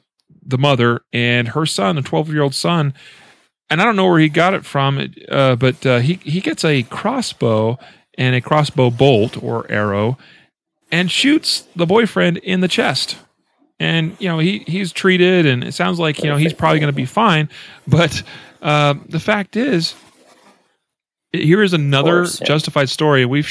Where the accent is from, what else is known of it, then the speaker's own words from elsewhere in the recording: Idaho, United States; my home state of Idaho